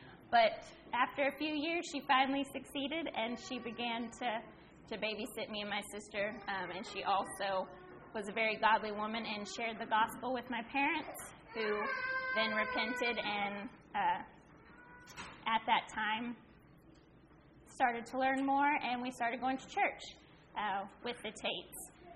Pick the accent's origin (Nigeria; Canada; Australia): Canada; born there; I was born in Canada to my mother and father.